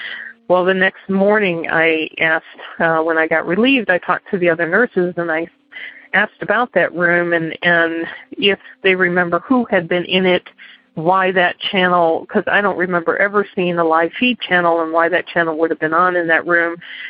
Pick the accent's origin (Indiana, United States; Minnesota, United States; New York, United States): Indiana, United States; I am a nurse from Indiana